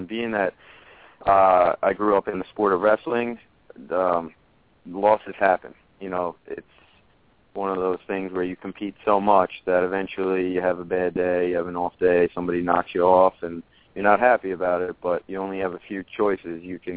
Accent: Islip, New York, United States; now in Bay Shore, United States; I'm about middle of the island. I'm in western Suffolk. I'm living in Bayshore right now, but I'm from Islip, which is basically just a stone's throw away from where I am here. So I haven't gone too far.

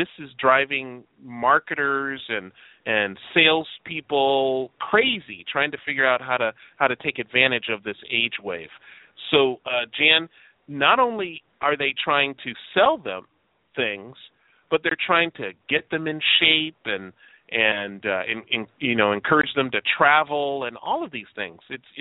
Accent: Chicago, Illinois, United States; moved away; it still is in my hometown in Chicago. I just went back to Chicago recently.

